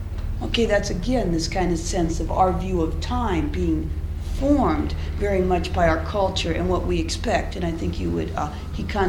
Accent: Wilbur, Nebraska, United States; moved away; I was raised in Wilbur, Nebraska. And Wilbur's a small, great big metropolis of 1,360 people.

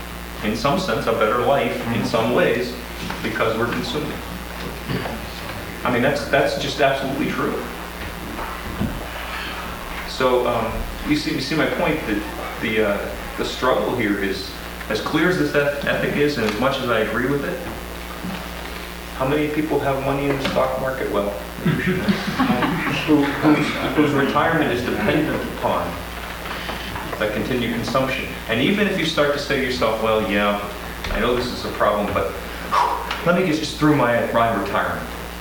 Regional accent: Baltimore, Maryland, United States; By the way, I'm from Baltimore, which is terrible.

